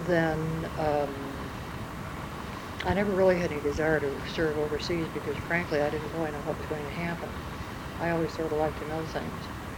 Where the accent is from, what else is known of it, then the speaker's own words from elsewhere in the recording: Vermillion, South Dakota, United States; born there; I was born in Vermillion, South Dakota. After I graduated from high school, I attended the University of South Dakota for 1 year.